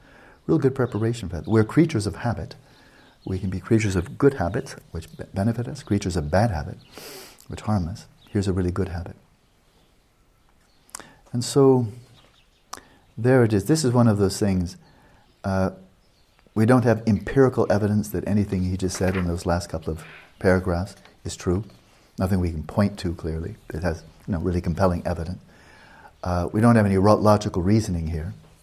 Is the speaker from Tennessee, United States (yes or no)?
no; Pasadena, California, United States; born there; They told me I'm born in Pasadena. I was born in Pasadena.